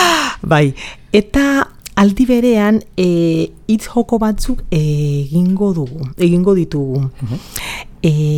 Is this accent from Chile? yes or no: no; Colombia; Bueno, ni Kolombiakoa naiz